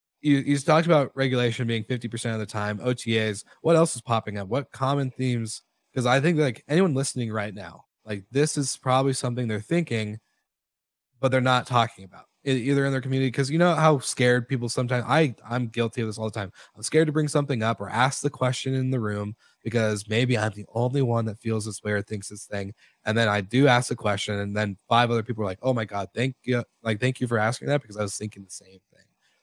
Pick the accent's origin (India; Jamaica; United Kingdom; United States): United States; Seattle, Washington; Even like, I'm a local from Seattle